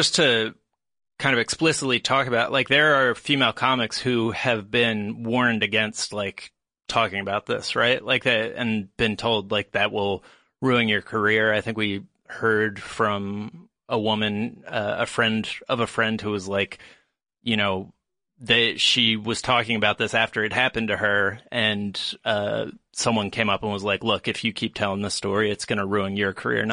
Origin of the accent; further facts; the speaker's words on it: United States; why it should matter to, you know, us as American citizens